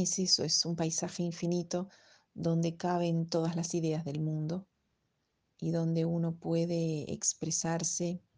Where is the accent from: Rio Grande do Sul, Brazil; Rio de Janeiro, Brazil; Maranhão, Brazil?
Rio Grande do Sul, Brazil; Porto Alegre; Spanish is a second language; nací en Brasil y soy hija de uruguayos. Mi alma tiene dos orillas, las del lago Guaíba que bañan mi ciudad natal, Porto Alegre, y las del río de la Plata que bañan mis raíces en Montevideo.